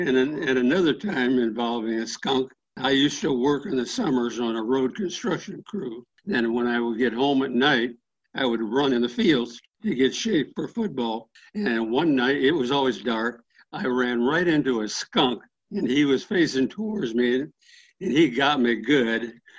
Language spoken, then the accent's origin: English; Bascom, Ohio, United States; I grew up in outside of a little town near Tiffin, Ohio, Bascom, Ohio. Nobody ever heard of it. I was born in a farmhouse there.